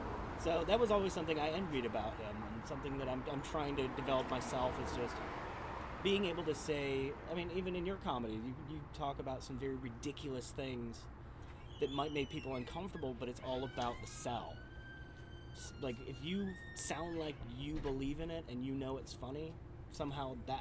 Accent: Michigan, United States; because I'm not from here originally, I'm from Michigan, and that's where most of my family lives.

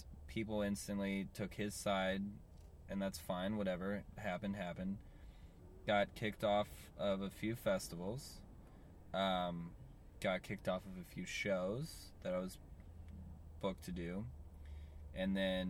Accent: Portland, United States; I'm from Portland. I know people who are just doing things because that's what's cool.

